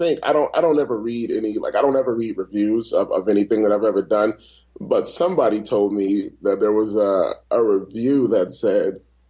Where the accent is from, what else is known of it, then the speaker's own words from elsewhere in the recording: Miami, Florida, United States; I'm born and raised in Miami, for those who don't know, and I grew up in Coconut Grove and Richmond Heights. I have to say both places or they won't let me back in.